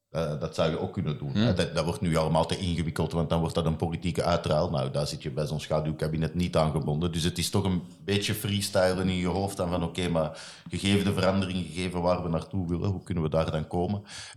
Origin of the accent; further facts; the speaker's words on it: Belgium; want ik ben Belg, ik ben geen Nederlander.